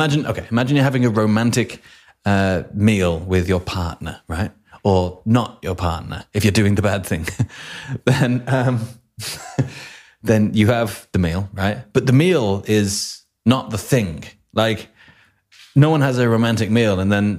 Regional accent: Chicago, Illinois, United States; I'm from Chicago, Illinois, and I know what hotels are.

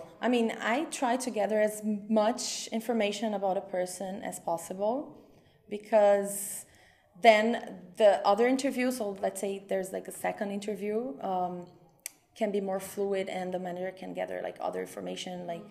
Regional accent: Brazil; English is a second language; Like I'm from Brazil, so I'm finding a lot of similarities

